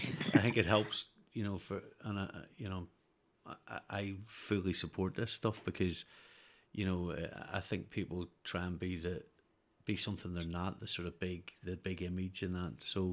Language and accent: English; Belfast, Northern Ireland, United Kingdom; I grew up in one in Belfast